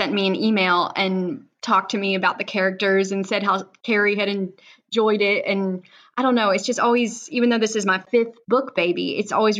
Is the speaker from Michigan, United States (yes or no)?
no; Tennessee, United States; I was raised in Tennessee. I'm a Southern Belle like Miss Shelley.